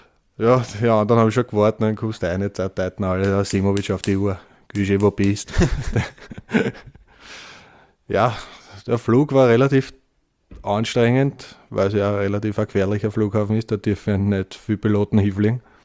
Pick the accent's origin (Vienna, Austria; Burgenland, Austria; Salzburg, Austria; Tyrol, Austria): Vienna, Austria; Als Wiener dann eigentlich komplett super reingespielt quasi in das Dorf Langenrohr.